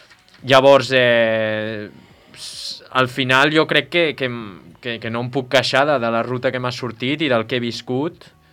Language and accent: Catalan; Catalonia, Spain; I a més que sempre Sant Feliu és el meu poble, tot i que hi he pujat poc últimament